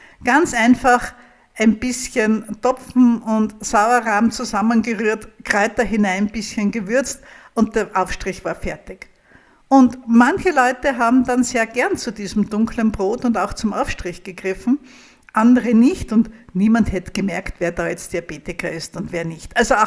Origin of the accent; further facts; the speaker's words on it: Styria, Austria; Ich komme aus der Steiermark in Österreich